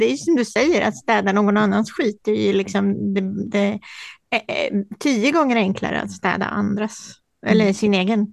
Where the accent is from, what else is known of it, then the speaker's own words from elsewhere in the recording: Stockholm, Stockholm County, Sweden; Men samtidigt så är inte jag från Norrland, jag doppar in där som en stockholmare